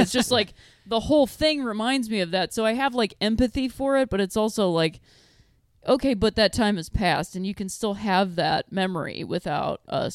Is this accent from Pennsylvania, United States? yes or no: no; Akron, Ohio, United States; Cleveland. Los Angeles. I'm from Akron.